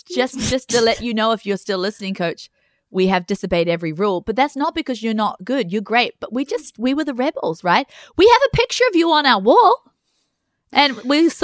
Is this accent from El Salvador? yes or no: no; England, United Kingdom; I'm English.